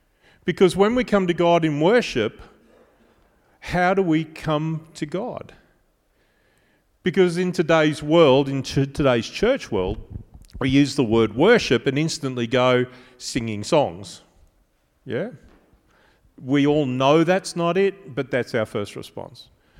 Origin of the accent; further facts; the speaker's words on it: Australia; I slept in a car because I'm Australian and that's how we tour England.